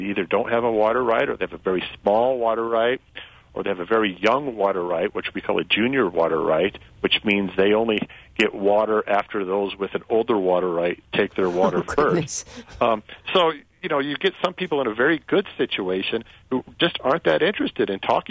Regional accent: Madison, Wisconsin, United States; born there; Well, first of all, Richard, I'll tell you that I was born in Madison.

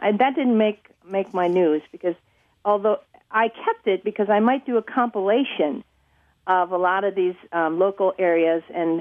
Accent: Wisconsin, United States; Did you mention that Wisconsin's my hometown? Home state.

